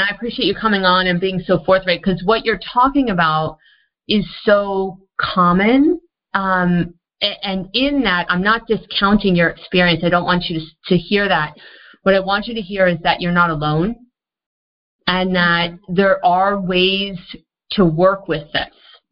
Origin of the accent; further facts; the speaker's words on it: New Jersey, United States; I grew up in New Jersey and I didn't eat salad or fruit in the winter.